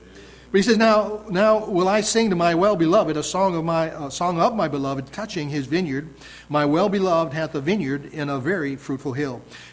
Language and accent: English; Bridgton, Maine, United States; I remember as a kid growing up in Bridgeton, Maine